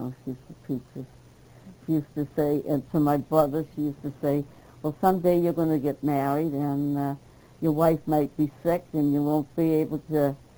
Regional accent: Boston, Massachusetts, United States; born there; No, I was born in Boston

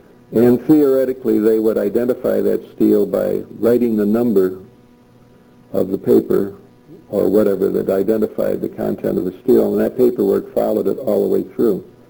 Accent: New York, United States; And I suspect because I was from New York State, he wanted me to serve as his executive assistant

